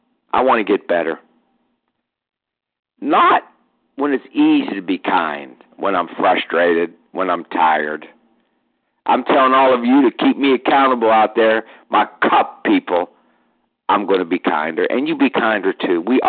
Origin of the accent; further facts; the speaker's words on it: Pittsburgh, Pennsylvania, United States; Now he's here in my hometown of Pittsburgh.